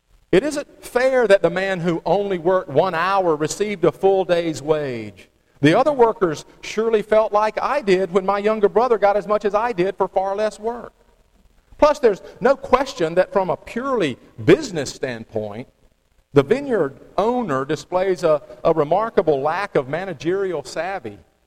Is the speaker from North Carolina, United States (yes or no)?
yes; Lexington, North Carolina, United States; When I was a teenager growing up in Lexington, North Carolina, middle school, high school age